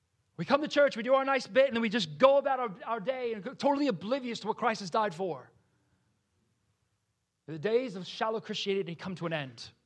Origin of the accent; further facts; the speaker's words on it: Northeast, United States; God knows we're from the Northeast. People just have a lot to say.